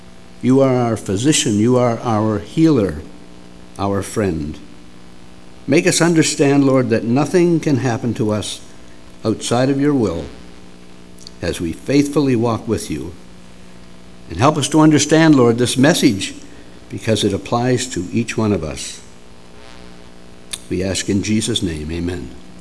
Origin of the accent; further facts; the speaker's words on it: New Brunswick, Canada; I'm from New Brunswick, my wife and I.